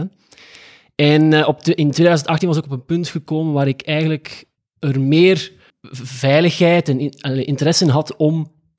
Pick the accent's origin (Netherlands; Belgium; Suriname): Belgium; Ypres, Flanders; Ik ben 20 jaar opgegroeid in dezelfde kerk in Ieper, waar ik opgegroeid ben.